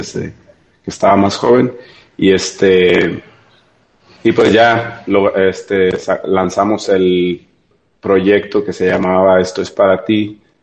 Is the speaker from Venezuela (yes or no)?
no; El Grullo, Jalisco, Mexico; yo soy originario del Grullo, Jalisco, y fue ahí donde comencé a hacer música.